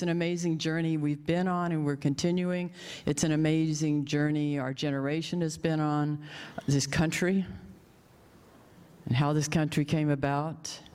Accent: Oklahoma, United States; also born or lived in New Mexico; I'm from Oklahoma, a member of the Muscogee Creek Nation, but my travels have taken me. I wound up at Indian boarding school in Santa Fe, New Mexico, and lived in New Mexico and was here for a time.

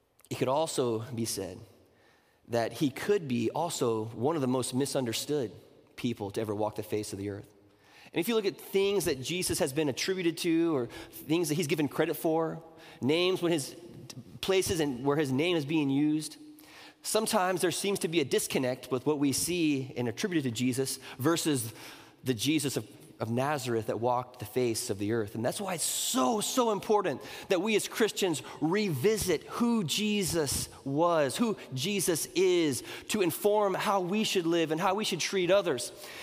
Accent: Bangkok, Thailand; I grew up in Southeast Asia. Bangkok, Thailand is my hometown. My father was a missionary in Thailand.

